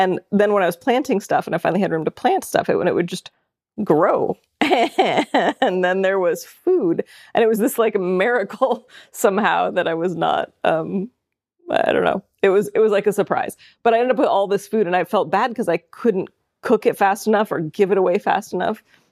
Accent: Montana, United States; moved away as an adult; I grew up in Montana. I've been here since then.

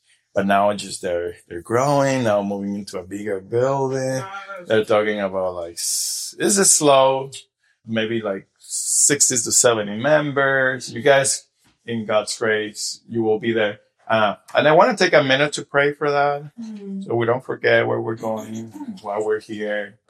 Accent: Venezuela; now in Denver, United States; I come from Denver. I'm from Venezuela, but I come from Denver with my wife.

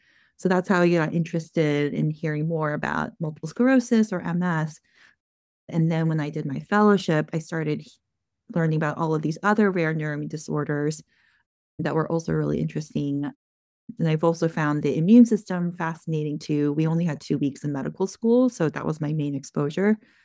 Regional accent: Texas, United States; moved away as an adult; also born or lived in Baltimore / Boston; now in Atlanta, United States; So born and raised in Texas, and then moved up to schooling in Baltimore, did all my training in Boston, and then came down here.

